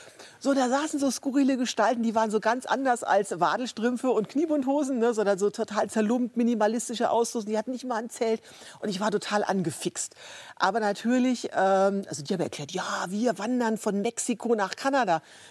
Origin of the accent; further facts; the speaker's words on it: Bavaria, Germany; Ich komme aus Oberfranken